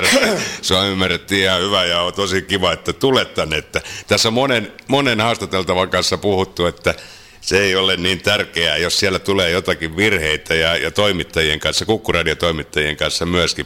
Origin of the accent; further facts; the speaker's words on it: Rauma, Satakunta, Finland; mä olen Raumalta kotosi, joka on jo oma kieli meillä siellä kotikaupungissa, niin kuin Vörussa konsanaan